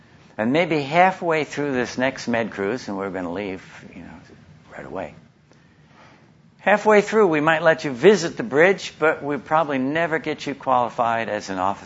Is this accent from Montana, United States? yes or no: no; New York, United States; I'm from New York, and so we New Yorkers like our cheesecake.